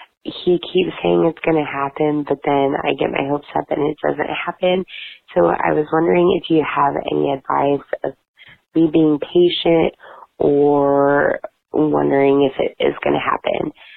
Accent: New Mexico, United States; I am from New Mexico.

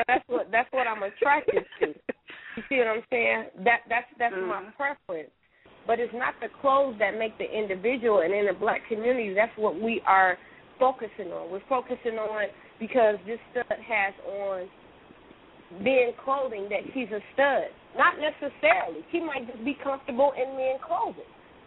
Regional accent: Detroit, Michigan, United States; Well, I'm from Detroit.

